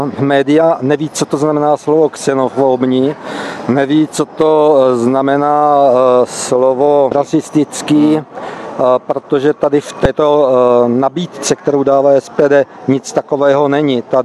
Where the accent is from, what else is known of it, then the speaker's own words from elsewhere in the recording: Bohunice, South Moravian Region, Czechia; 62 a jsem z Bohančic.